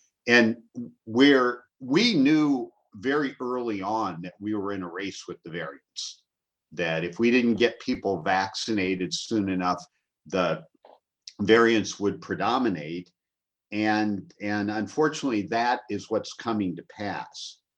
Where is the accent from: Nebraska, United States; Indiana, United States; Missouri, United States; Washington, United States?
Missouri, United States; Right now, my home state of Missouri is kind of the epicenter for COVID outbreak in the United States.